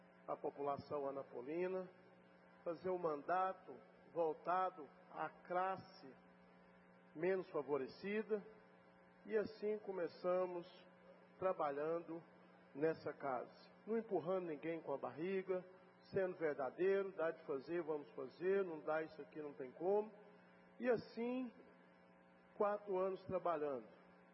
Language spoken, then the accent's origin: Portuguese; Campo Belo, Minas Gerais, Brazil; qual sou natural de Campo Belo